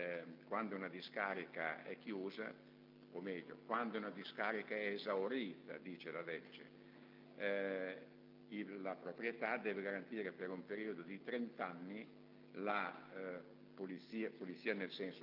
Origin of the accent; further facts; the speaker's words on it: San Giovanni in Persiceto, Emilia-Romagna, Italy; Io sono di Persiceto, pago 3 euro e quindi paghiamo 2.